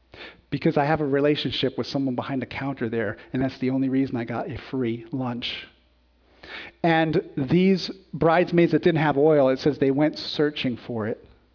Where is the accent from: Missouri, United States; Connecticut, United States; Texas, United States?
Connecticut, United States; also born or lived in Jacksonville, Florida; When I was in college, I came home from Jacksonville, Florida, where I was in college, came back to my home church in Connecticut